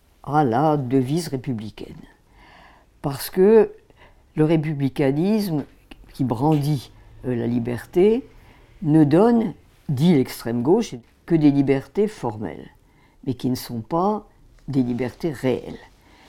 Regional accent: France; J'appartiens, évidemment, à la France. Je suis française dans la carte d'identité.

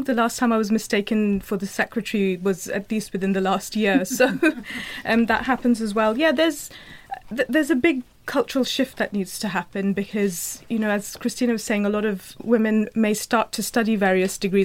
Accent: India; moved away as an adult; now in United Kingdom; I grew up in America, in India, and I've spent the last 20 years in the UK now.

